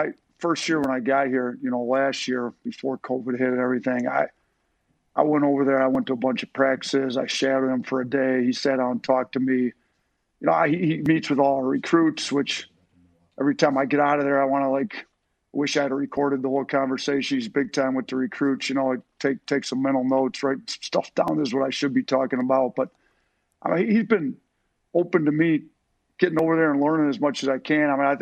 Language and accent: English; Wisconsin, United States; I grew up in Wisconsin.